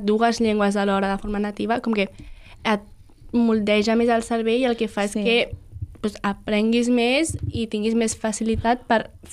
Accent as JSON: {"language": "Catalan", "region": "Catalonia", "country": "Spain", "said": "Que som del Camp de Tarragona. Som de neutres."}